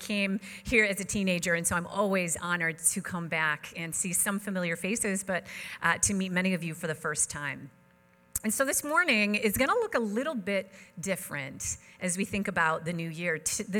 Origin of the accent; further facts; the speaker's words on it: New York, United States; being born and raised in Western New York, there is one thing that I really enjoy about the cold weather that we have this time of year.